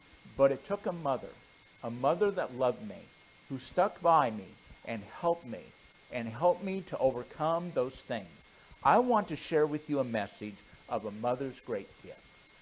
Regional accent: Rapid City, South Dakota, United States; So I grew up in a pastor's home. I grew up in Rapid City, South Dakota.

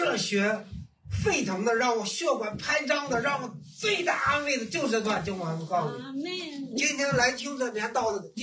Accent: Qingdao, Shandong, China; 国民党北边主要是从我们青岛走的

